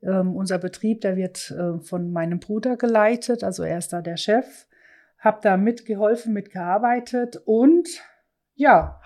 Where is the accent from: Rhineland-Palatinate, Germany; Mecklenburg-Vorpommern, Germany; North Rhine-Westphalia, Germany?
Rhineland-Palatinate, Germany; Meisenheim; born there; Also geboren bin ich in Meisenheim, in der Nachbarverbandsgemeinde, zur Schule gegangen in Lauterecken